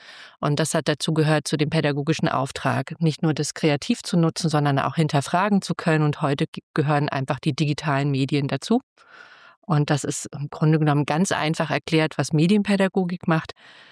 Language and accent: German; Thuringia, Germany; moved away as an adult; now in Fulda, Germany; Ich bin eigentlich Thüringerin und 99 bin ich her zum Studium gekommen